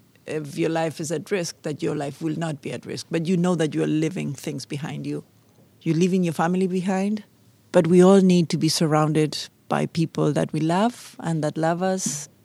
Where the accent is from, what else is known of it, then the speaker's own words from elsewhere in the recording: Argentina; I'm 53 years old and I am from Argentina.